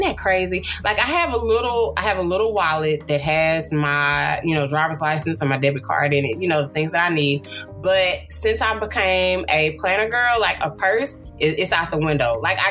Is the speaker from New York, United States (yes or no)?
no; Texas, United States; You know, I'm from the South. I'm from Texas.